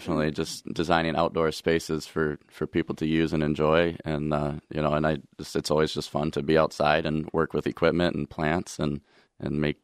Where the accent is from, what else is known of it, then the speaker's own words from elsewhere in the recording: Grand Rapids, Michigan, United States; I'm from Grand Rapids, so if I could stay around that area, that would be really, really great.